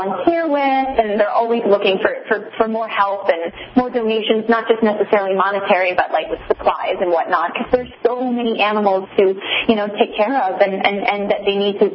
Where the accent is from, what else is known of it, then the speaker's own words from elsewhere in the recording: Orlando, Florida, United States; Yes, and I grew up in Orlando.